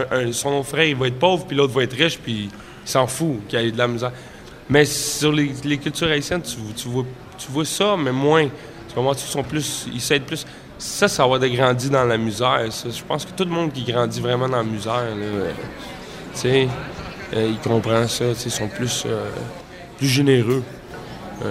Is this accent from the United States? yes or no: no; Montreal, Quebec, Canada; J'ai grandi à Montréal, puis j'ai été élevé par des Haïtiens.